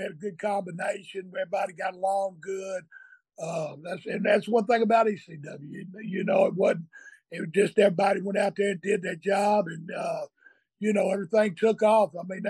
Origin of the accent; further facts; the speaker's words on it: the South, United States; I come from the South, from that Bible Belt.